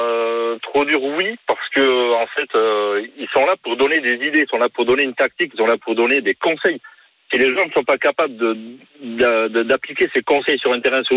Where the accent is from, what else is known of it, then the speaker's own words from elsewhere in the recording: Biarritz, Nouvelle-Aquitaine, France; Je suis de Biarritz.